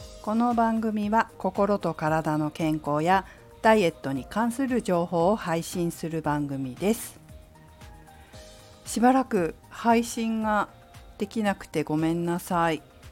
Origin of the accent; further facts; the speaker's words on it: Fukushima, Japan; 私の実家、福島県福島市の実家はね、父方の方の実家は農家、果物農家なので